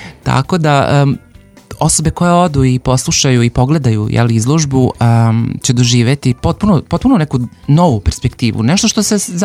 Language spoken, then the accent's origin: Serbian; Novi Sad, Vojvodina, Serbia; A zapravo ja sam inače iz Novog Sada, jeli, i tu sam isto aktivistkinja. Ja volim da sebe kažem kao da sam generalno LGBT aktivistkinja, ali sam i Romkinja, i trans žena, i žena, i tako da to je intersekcija raznih identiteta.